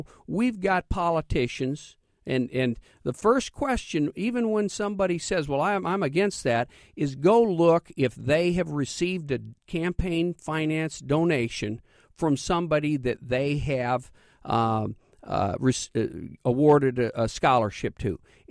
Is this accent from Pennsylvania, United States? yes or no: no; Leroy, Illinois, United States; I was raised in Leroy, went to Leroy High School, then on to the University of Illinois College of Medicine and College of Law.